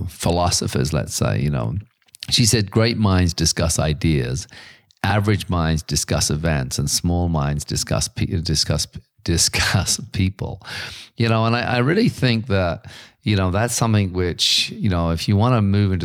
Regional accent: Ireland; accent: Irish; there's people who can barely understand my English. And when I'm doing my Irish accent, they don't understand it at all.

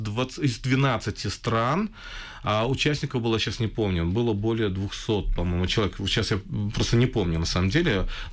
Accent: Crimea, Ukraine; сказал, что я из Крыма, я здесь оказался.

